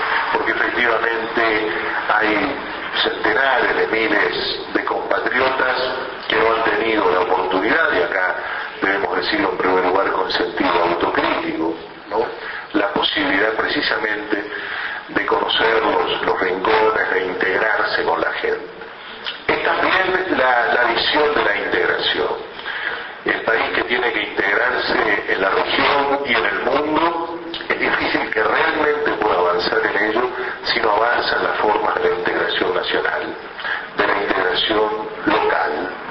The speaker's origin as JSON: {"language": "Spanish", "country": "Uruguay", "said": "somos los uruguayos, todos"}